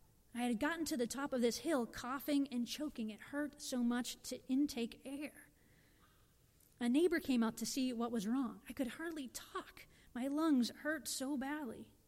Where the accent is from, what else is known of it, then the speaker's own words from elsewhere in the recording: Massachusetts, United States; As many of you know, I grew up in Massachusetts in a working class family. I have 3 younger siblings.